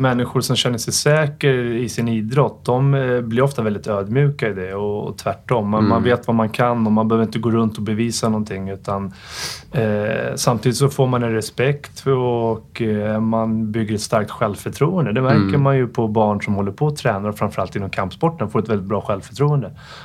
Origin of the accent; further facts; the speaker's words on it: Stockholm, Stockholm County, Sweden; Ja, jag växte upp i Farsta. Så ganska nära här från Haninge då.